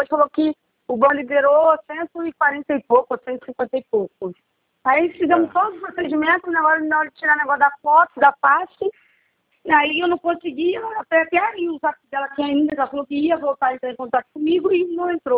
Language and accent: Portuguese; Rio de Janeiro, Brazil; Sou do Rio.